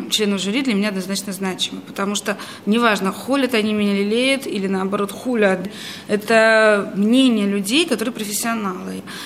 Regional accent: Norilsk, Krasnoyarsk Krai, Russia; Потом, когда я жила, естественно, на севере, там же очень холодно, я сама родом из Норильска.

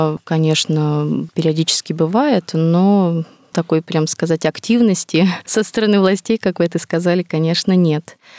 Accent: Vologda Oblast, Russia; moved away as an adult; now in Moscow, Russia; Да, родом я с Вологодской губернии, соответственно, все мои родители, мои близкие, они находятся там.

